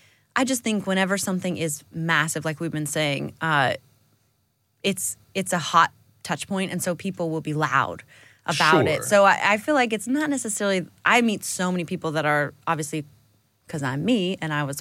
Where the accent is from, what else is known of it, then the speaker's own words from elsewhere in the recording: United States; I'm going to speak for as an American, I guess, that we developed genres for recorded music while we were a segregated country.